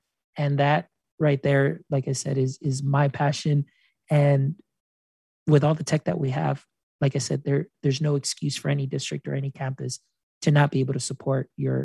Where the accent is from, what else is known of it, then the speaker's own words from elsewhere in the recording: Edinburg, Texas, United States; I grew up here in South Texas. I grew up in a town called Edinburg, Texas, and that is 4 hours south of San Antonio.